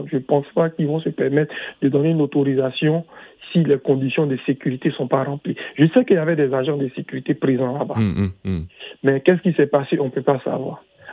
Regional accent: Nantes, Pays de la Loire, France; moi je suis de la Loire-Atlantique, de Nantes.

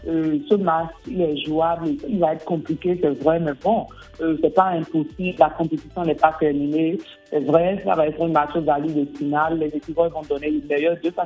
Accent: Benin; Ben, vous le savez, je suis béninoise.

